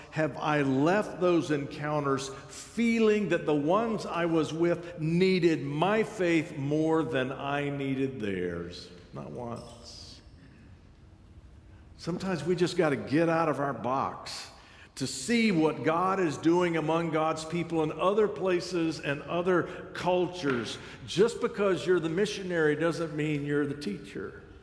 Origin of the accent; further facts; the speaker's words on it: United States; I'm American, you're Nicaraguan.